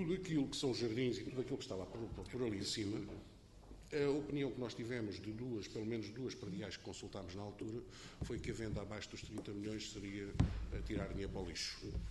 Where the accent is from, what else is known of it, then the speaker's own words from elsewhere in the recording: Elvas, Portalegre, Portugal; eu por acaso sou de Elvas, onde se fechou uma maternidade há uns anos atrás